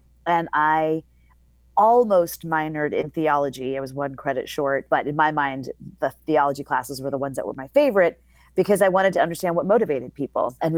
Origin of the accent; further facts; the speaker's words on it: Massachusetts, United States; I grew up in a suburb of Boston.